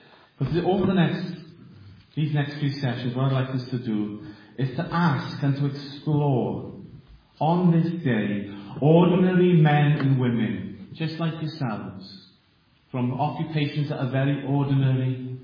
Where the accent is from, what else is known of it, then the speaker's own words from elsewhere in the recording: Wales, United Kingdom; accent: Welsh; there's a bit of a Welsh twang in my accent. I hail from South Wales